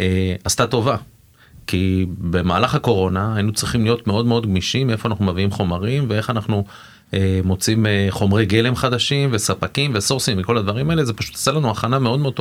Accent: Romania; אבל אני רומני, מה אני אעשה?

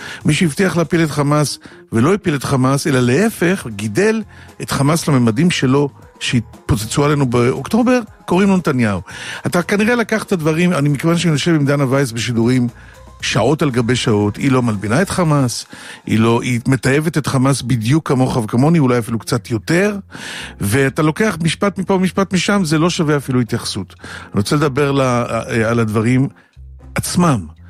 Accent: Central Israel, Israel; וזה, אומרים, אבל אתה בחור הגון ואתה לא שמאלן. אני ישראלי מהמרכז, אני ישראלי פשוט.

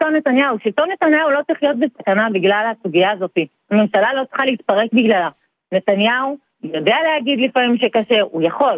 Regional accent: Psagot, West Bank, Palestine; now in Yokneam, Israel; אני גרה ביוקנעם, אני במקור מפסגות.

